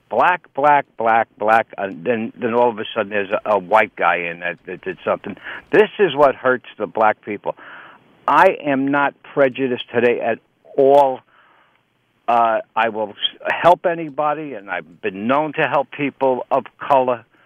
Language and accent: English; Jersey City, New Jersey, United States; born there; moved away; Bob, I was born in Jersey City. We were forced to move out in 1965. We were forced to move out of Jersey, 66, before we went in.